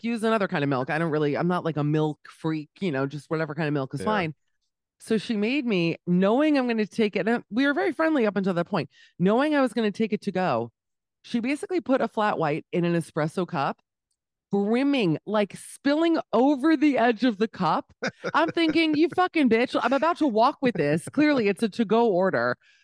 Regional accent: United States; So let me also add, I'm still American. I don't care what they say. I'm an American.

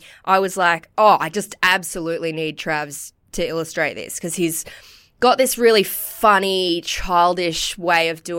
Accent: Cooroy, Queensland, Australia; No, I grew up in Karoi

